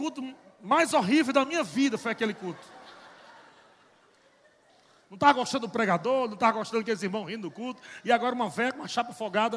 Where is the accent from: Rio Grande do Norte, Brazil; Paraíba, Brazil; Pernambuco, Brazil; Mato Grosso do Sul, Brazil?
Rio Grande do Norte, Brazil; Natal; Já notaram que eu sou nordestino? Já, né? Sou de Natal, Rio Grande do Norte.